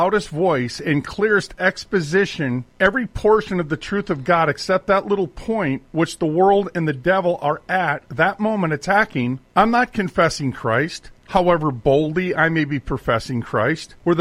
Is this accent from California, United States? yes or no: no; Minneapolis, Minnesota, United States; because I'm from Minneapolis. I was born and raised in Minneapolis, St. Paul. I moved 37 times before I ended up where I'm at now in western Minnesota.